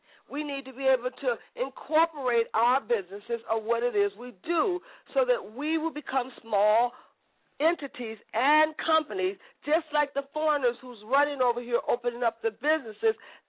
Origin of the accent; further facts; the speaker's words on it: United States; Everybody wants to say it. I'm an American.